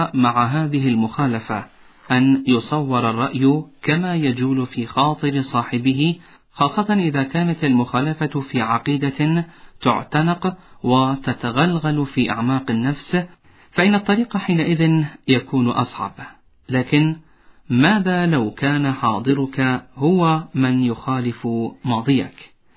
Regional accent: Algeria; يومها كانت بلادي الجزائر تمر بفترة شبيهة بما يسمى اليوم الربيع العربي

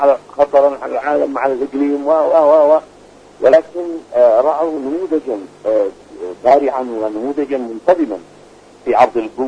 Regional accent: Yemen; تعمل ألف ألف حساب للاعتداء على بلدنا اليمن

